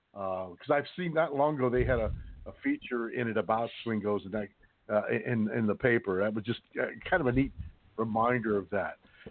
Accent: Ohio, United States; But it was a big part of growing up in Ohio

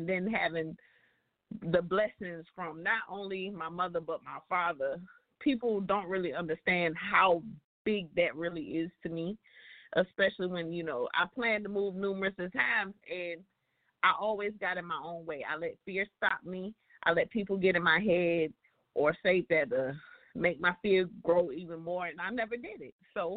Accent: South Carolina, United States; moved away; I actually left my home state of South Carolina.

